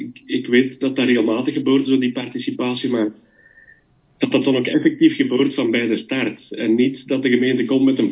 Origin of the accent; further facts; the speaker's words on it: Gompel, Antwerp, Belgium; maar ik ben ook afkomstig van Gompel.